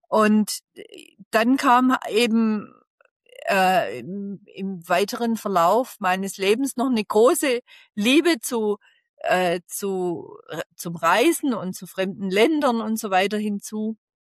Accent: Baden-Württemberg, Germany; Also das reicht ganz weit zurück in meine Kindheit tatsächlich. Ich bin aufgewachsen im Nordschwarzwald.

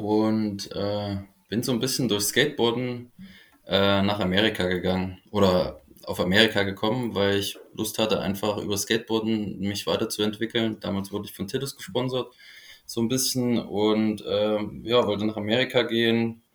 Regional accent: Leipzig, Saxony, Germany; ich komme aus Leipzig.

